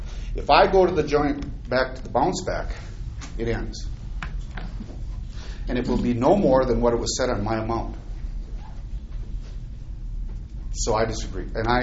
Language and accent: English; Akeley, Minnesota, United States; I'm from Akeley, Minnesota